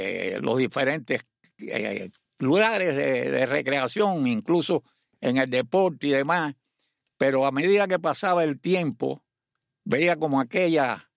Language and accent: Spanish; Havana, Cuba; Yo soy de La Habana. Nací en un barrio que se llama Luyanó y que tengo muy gratos recuerdos de ahí, igual que de Lauto. De jovencito fui al colegio Los Hermanos Maristas de La Víbora.